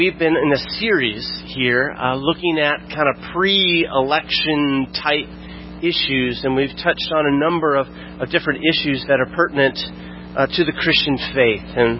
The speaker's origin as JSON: {"language": "English", "region": "Florida", "country": "United States", "said": "I'm from Florida, was in Florida in 1986"}